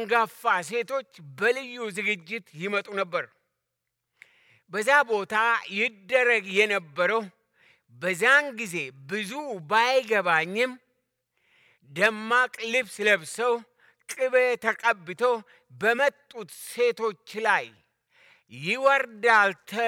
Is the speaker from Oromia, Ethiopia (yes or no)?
yes; Abo Chonge, Oromia, Ethiopia; also born or lived in Wollega; የተወለድኩት በወለጋ ክፍለ አገር በግንቢ አውራጃ በደንጎሮ ዲሲ በሚባል ሲሆን ያደግኩት በአቦ ጮንጌ አካባቢ፣ የተማርኩት በቦጅ ድርመጂ አንደኛ ደረጃ ትምህርት ቤት ነው።